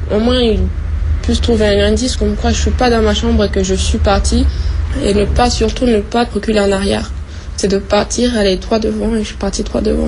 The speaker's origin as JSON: {"language": "French", "country": "Mayotte", "tie": "born or raised there", "also_born_or_lived": "Comoros"}